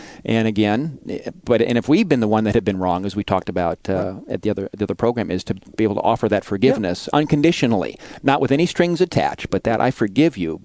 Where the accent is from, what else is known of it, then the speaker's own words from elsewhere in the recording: Fresno, California, United States; he was well known in the community in my hometown of Fresno